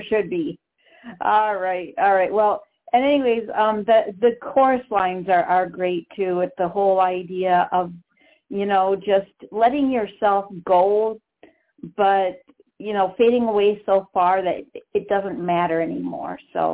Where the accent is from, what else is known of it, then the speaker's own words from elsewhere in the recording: Wisconsin, United States; Wisconsin.